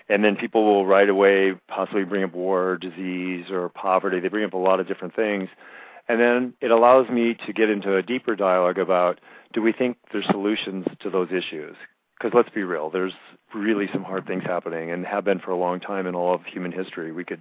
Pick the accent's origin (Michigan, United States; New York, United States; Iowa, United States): Iowa, United States; I talk about it in the beginning of the book when I was a little boy growing up in Iowa, a restless little kid who just wondered who I was from the beginning.